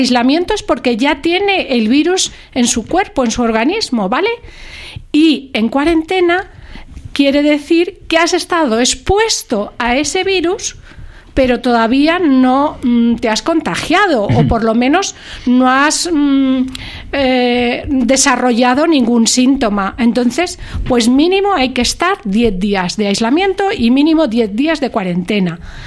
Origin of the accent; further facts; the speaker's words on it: Spain; somos los españoles unas personas tan sociables, que nos queremos reunir, que nos queremos ir de fiesta